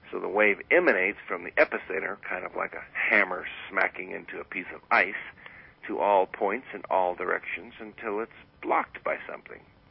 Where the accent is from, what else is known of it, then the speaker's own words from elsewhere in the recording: Scotland, United Kingdom; After all, I'm a Scot. I'm kind of used to that temperature.